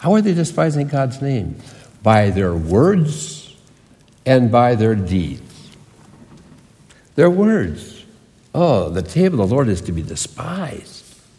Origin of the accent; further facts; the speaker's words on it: Hinckley, Minnesota, United States; Now, I grew up in Hinckley, Minnesota, where the men are men, and pansies are flowers, and the women are slightly above average. That's where I grew up, in Hinckley, Minnesota.